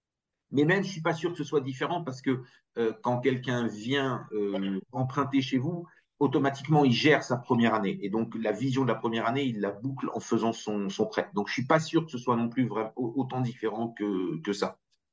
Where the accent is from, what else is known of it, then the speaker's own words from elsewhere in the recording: Grand Est, France; Moi, je viens d'Alsace où on a toujours encore quelques lois différentes.